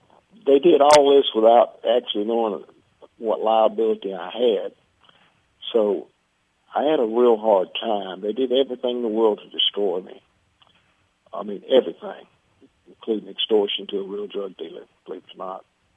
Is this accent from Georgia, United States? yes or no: yes; Atlanta, Georgia, United States; born there; I was born very poor in Atlanta and with only a high school education.